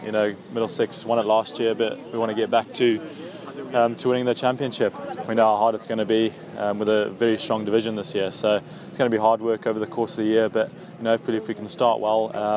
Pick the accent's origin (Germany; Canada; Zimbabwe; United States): Zimbabwe; growing up in Zimbabwe